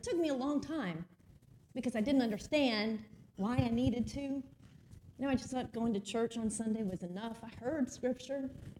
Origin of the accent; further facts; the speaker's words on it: Slidell, Louisiana, United States; I grew up Catholic in South Louisiana, in Slidell.